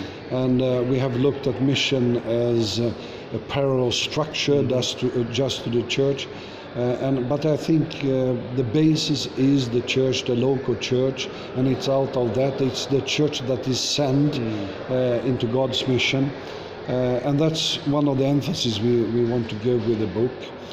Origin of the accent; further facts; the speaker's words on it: Brazil; also born or lived in Sweden; My parents come to Brazil as missionaries from Sweden. So I was 4 years old when we moved to Brazil, and I was raised in Brazil, and that has become my home country.